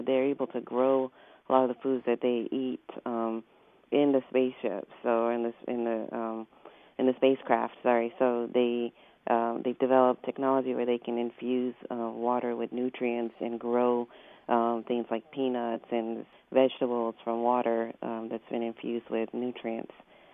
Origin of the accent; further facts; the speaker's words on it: Atlanta, Georgia, United States; also born or lived in Ibadan, Nigeria / Tuskegee, Alabama; I've lived in the U.S. since I was about 8 years old. I lived in Tuskegee, Alabama for a couple of years and eventually moved to Atlanta, Georgia around high school.